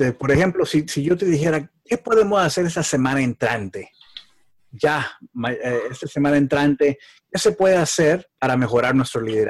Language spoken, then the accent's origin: Spanish; Mexico; yo soy mexicano y conozco nuestra cultura